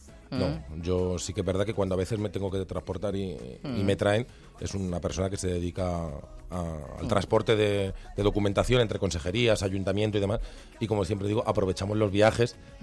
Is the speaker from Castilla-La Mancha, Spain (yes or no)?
yes; Tomelloso, Castilla-La Mancha, Spain; cualquier rincón de Valdemoro o de mi pueblo, de Tomelloso, donde descanso, desconecto y disfruto mucho.